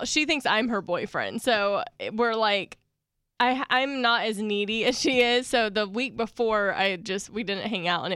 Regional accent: the South, United States; I'm from the South, so I like when a guy comes and picks me up.

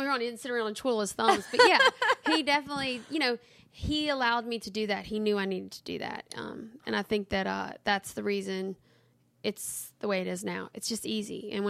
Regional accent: Louisiana, United States; I grew up in Louisiana.

